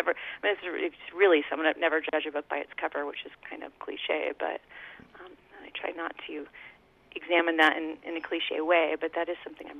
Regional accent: Los Angeles, California, United States; also born or lived in Minnesota; now in Santa Fe, United States; And we've been, I grew up in Los Angeles.

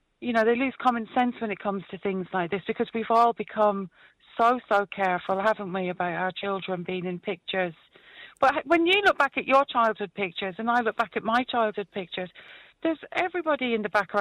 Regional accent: Catford, London, United Kingdom; I grew up in London, in Catford, in southeast London, and my house actually backed on to a massive park called Blythehill Park.

